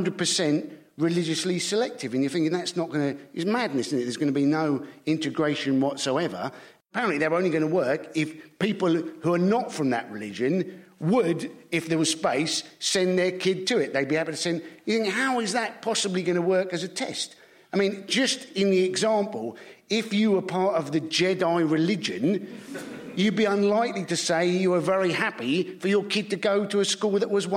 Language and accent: English; South West England, United Kingdom; You know, I grew up in Cornwall, and there we regarded anybody from Devon as an immigrant.